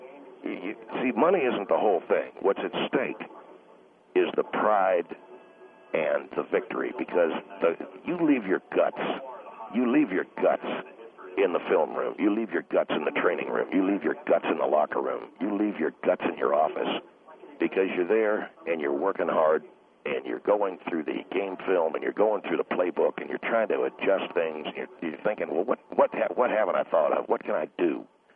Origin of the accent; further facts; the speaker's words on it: Kilgore, Texas, United States; You know, I come from Eastern Texas. I come from a place called Kilgore, Texas, which is in East Texas, kind of ranch land.